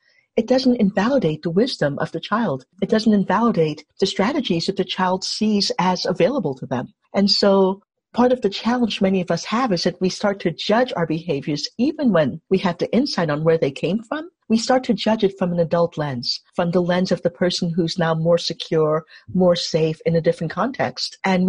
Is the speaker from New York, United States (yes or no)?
yes; New York City, New York, United States; So when I grew up in Harlem, many of these conditions were my experience.